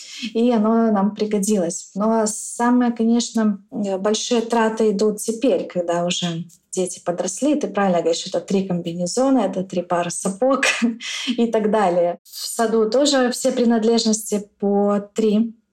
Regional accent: Belarus; Мы из Беларуси.

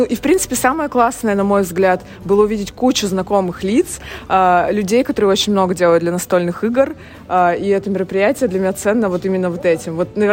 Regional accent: Chelyabinsk, Chelyabinsk Oblast, Russia; Ну, то есть, так для меня немножко дико, я же из Челябинска.

